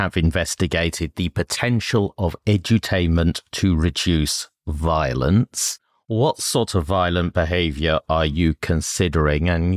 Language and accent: English; United Kingdom; I'm British